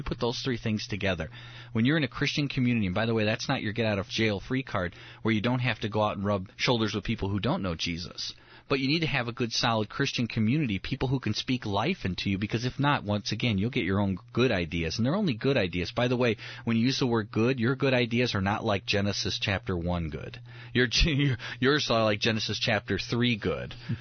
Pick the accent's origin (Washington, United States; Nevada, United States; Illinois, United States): Illinois, United States; Oak Park; also born or lived in Huntley; I grew up in the city, so I grew up near Chicago, right outside, first suburb outside of Chicago in Oak Park.